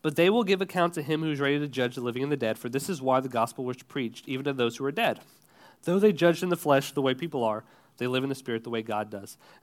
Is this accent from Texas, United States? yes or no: yes; Texas, United States; So growing up in Texas, there are a few watering holes, is what we call them